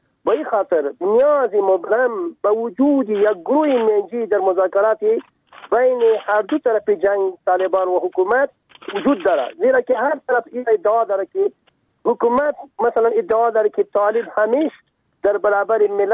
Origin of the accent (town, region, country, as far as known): Afghanistan